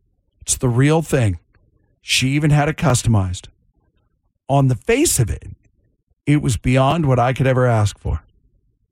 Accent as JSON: {"language": "English", "region": "California", "country": "United States", "tie": "born or raised there", "said": "I grew up in SoCal. I'm a multi-generation Dodger fan, like huge."}